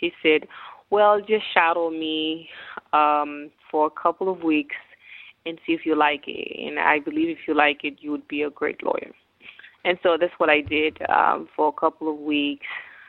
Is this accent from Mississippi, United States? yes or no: yes; Jackson, Mississippi, United States; also born or lived in Haiti; now in Houston, United States; I'm originally from Haiti. I left Haiti at a very young age. I was actually 10 years old, and I was raised in Jackson, Mississippi.